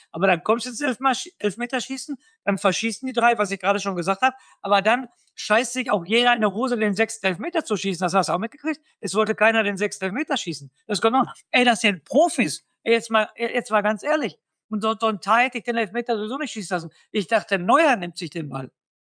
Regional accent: Germany; ist für mich als Deutscher

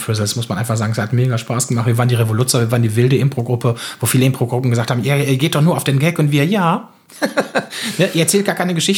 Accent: Spain; Ja, deswegen, aufgewachsen in Spanien.

